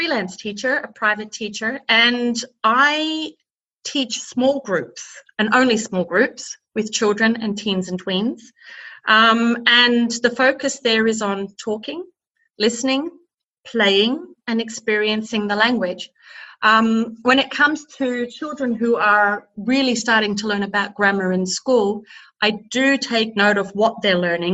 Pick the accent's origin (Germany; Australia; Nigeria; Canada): Australia; Melbourne, Victoria; moved away as an adult; Well, I'm an Aussie. A Melbourne girl, and my life took a whole new direction when one Friday night I bumped into my now husband, Andy, who's a Niederbayer.